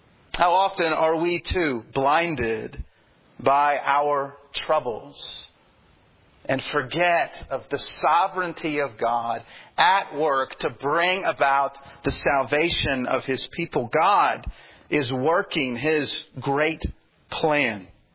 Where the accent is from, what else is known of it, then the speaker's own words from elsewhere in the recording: Durham, North Carolina, United States; I know growing up, I'm from Durham, North Carolina, and when I would travel and I would tell people I'm from Durham, they would say, "Oh yeah, Raleigh, Durham."